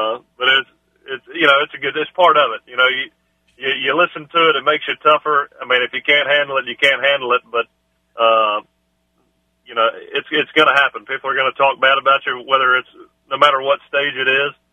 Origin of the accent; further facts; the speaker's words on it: Alabama, United States; getting to Alabama, my hometown school